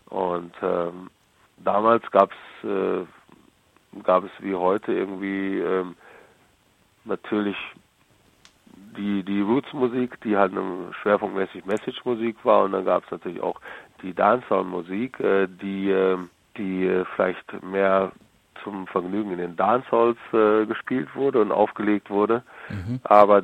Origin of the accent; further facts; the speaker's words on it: North Rhine-Westphalia, Germany; in der Nähe von Bielefeld, wo ich aufgewachsen bin